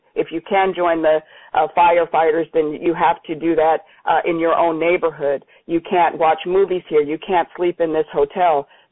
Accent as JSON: {"language": "English", "region": "North Carolina", "country": "United States", "said": "from my home state of North Carolina. Again"}